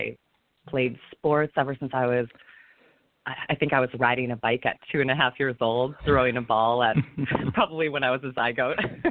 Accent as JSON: {"language": "English", "town": "East Lansing", "region": "Michigan", "country": "United States", "tie": "born or raised there", "said": "I was born and raised in East Lansing, Michigan, another very cold place in the winter. My family had deep ties to the community."}